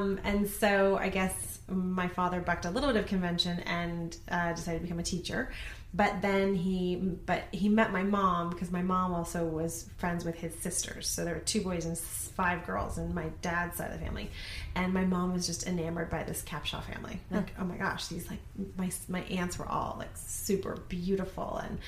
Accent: Columbia, Missouri, United States; born there; I was born in Columbia, Missouri.

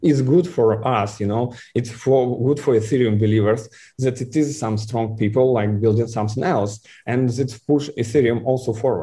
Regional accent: Kaliningrad, Kaliningrad Oblast, Russia; English is a second language; You know, I am a boy from Kaliningrad.

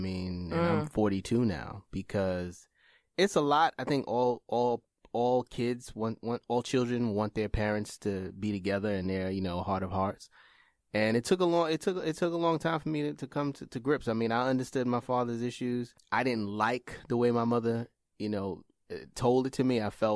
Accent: New York City, New York, United States; I grew up in Brownsville.

